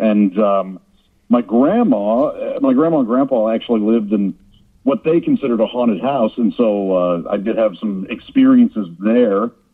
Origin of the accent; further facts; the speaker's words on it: St. Louis, Missouri, United States; I grew up in St. Louis, Missouri with 3 brothers